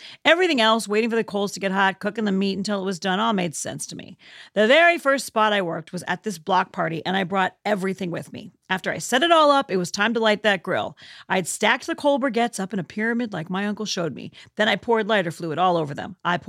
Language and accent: English; Chicago, Illinois, United States; I'm from Chicago